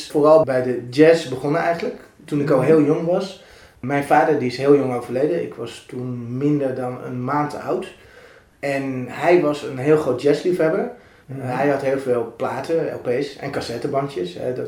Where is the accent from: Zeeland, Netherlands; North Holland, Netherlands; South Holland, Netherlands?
North Holland, Netherlands; Amstelveen; born there; Als vrijwilliger eerst bij lokale omroep in Amstelveen, mijn geboorteplaats.